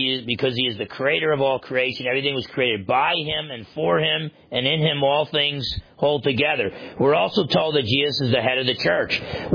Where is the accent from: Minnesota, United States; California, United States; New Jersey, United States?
New Jersey, United States; growing up in New Jersey, I used to have friends that would mess with.